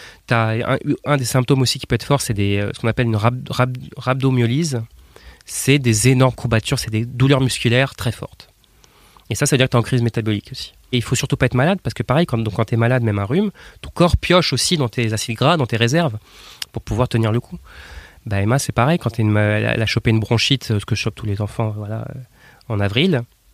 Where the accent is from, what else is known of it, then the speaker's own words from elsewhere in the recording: Nantes, Pays de la Loire, France; born there; moi, je viens de France, né à Nantes, et ma femme née en Sibérie, à Irkoutsk, à côté du Baïkal